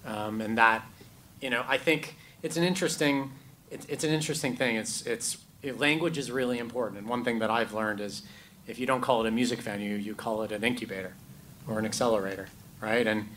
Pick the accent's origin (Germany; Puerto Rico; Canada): Canada; now in United Kingdom; I'm not American. I'm Canadian, and I live in the UK.